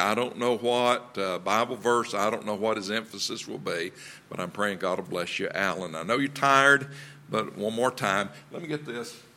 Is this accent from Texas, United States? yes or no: no; Huntington, Pennsylvania, United States; And I grew up in Pennsylvania, in the middle of the state. The town is Huntington, Pennsylvania, near Altoona.